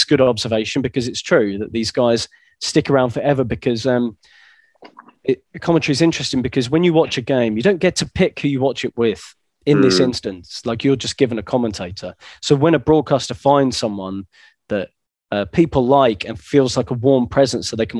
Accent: East of England, United Kingdom; because I'm from Essex

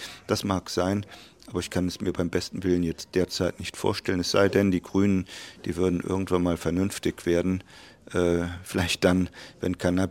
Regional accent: Rhineland, Germany; born there; Als Rheinländer, gebürtiger Rheinländer, sagt man immer, it is noch ever jod je jange, es ist noch immer gut gegangen.

